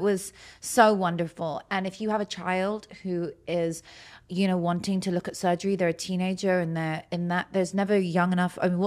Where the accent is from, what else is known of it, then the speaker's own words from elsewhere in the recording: United Kingdom; now in United States; I'm British and I've just moved here, but I would have flown out here for it.